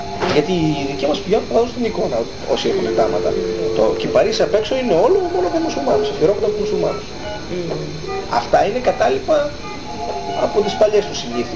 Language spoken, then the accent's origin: Greek; Kimmeria, Eastern Macedonia and Thrace, Greece; εγώ μεγάλωσα στην Κυμαίρια, ήταν μεικτό το χωριό, το καφενείο είχε και μουσουλμάνους και χριστιανούς μέσα